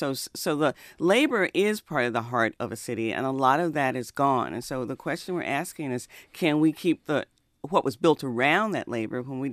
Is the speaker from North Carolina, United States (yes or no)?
yes; North Carolina, United States; being the daughter of two school teachers, growing up in Western North Carolina, there were accents.